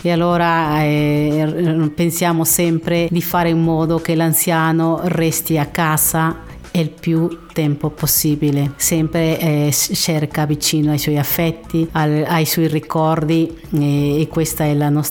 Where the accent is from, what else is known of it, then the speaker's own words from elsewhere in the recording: Peru; now in Italy; sì, io sono originaria dal Perù e sono in Italia dal 1991.